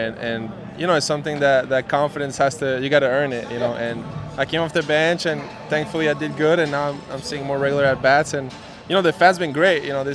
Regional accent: Canada; I'm Canadian, Venezuelan. I'm very proud because at my home, you know, we speak Spanish, got the Venezuelan culture, but obviously, like my friends in the school would be French. So I would say I'm both. I'm very proud to be Canadian, Venezuelan.

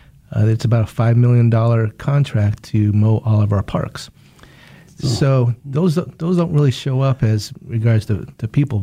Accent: Santa Fe, New Mexico, United States; now in Wichita, United States; I grew up in Santa Fe, New Mexico.

